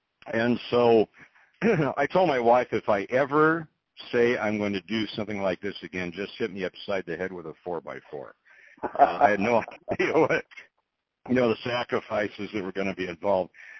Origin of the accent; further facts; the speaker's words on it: Los Angeles, California, United States; You know, I'm from Los Angeles, and those are my roots.